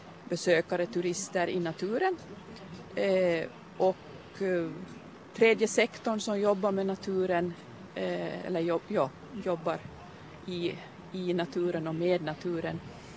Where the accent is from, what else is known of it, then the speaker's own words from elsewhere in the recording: Ekenäs, Uusimaa, Finland; det är ju det att jag är uppvuxen i Ekenäs